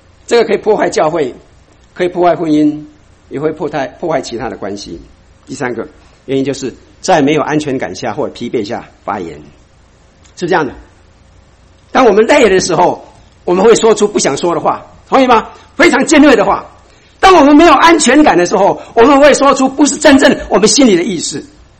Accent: Taiwan; accent: Taiwanese; 显然的就像我一样，有个台湾口音，一听就知道我是台湾来的。

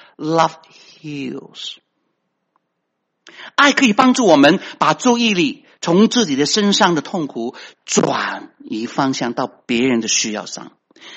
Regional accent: China; 我们中国人怎么说啊？血浓于水是什么意思啊？

